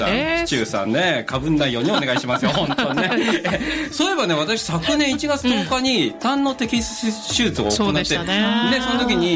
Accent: Kawasaki, Kanagawa, Japan; moved away as an adult; 生まれも育ちも川崎市中原区、スーパーの大宮さんや伊藤洋華堂さんの食材で育ったプロレスラーの方です。

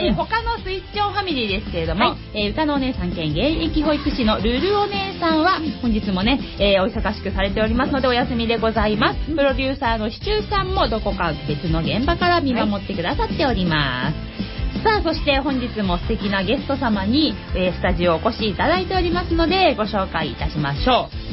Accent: Kawasaki, Kanagawa, Japan; 本日の番組メインパーソナリティは川崎生まれ川崎育ち

